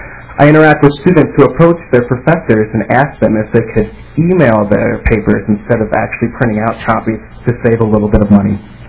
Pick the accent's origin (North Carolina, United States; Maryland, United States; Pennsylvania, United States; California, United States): Pennsylvania, United States; now in Minnesota, United States; I am actually from the state of Pennsylvania. And every time I inform my fellow students that I'm not from Minnesota, they always ask me, why did you come all the way to Minnesota to come to the university?